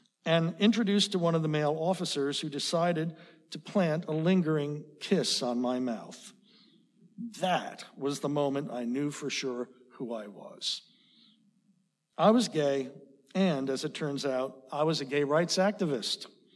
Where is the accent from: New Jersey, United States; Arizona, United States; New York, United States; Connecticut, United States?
New Jersey, United States; I grew up in northern New Jersey, 15 miles outside of Manhattan. My hometown was an idyllic town to grow up